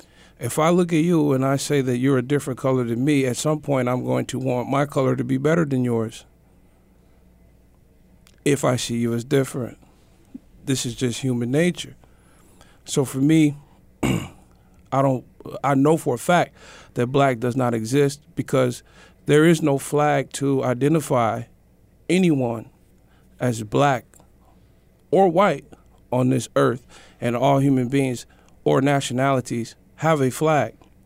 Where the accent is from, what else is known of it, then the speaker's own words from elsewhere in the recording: Milwaukee, Wisconsin, United States; now in Twin Ports, United States; I'm from Milwaukee. I grew up in a very urban area.